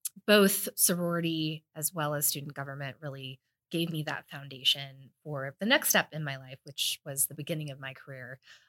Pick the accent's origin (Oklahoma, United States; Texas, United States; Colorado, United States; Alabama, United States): Colorado, United States; Denver; I have lived in Colorado my entire life. I was born and raised in Denver and took a brief 4 years out of living here in Denver and went up to CU Boulder.